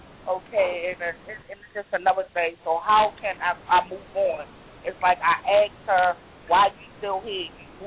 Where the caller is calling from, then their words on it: Baltimore, Maryland, United States; from Baltimore.